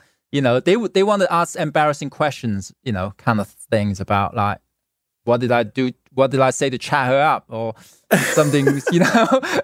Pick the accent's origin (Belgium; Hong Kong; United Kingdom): Hong Kong; now in Los Angeles, United States; as a kid, you know, born in Hong Kong, I grew up in Hong Kong, you know, as a kid